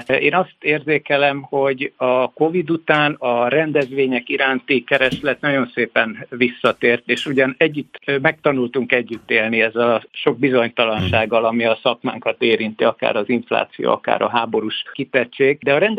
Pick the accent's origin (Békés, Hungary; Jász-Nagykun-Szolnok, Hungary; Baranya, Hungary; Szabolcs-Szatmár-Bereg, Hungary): Baranya, Hungary; Pécs